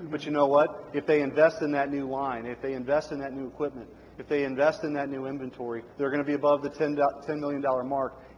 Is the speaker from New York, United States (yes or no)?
no; St. Louis, Missouri, United States; And as you and I know, we come from the St. Louis area.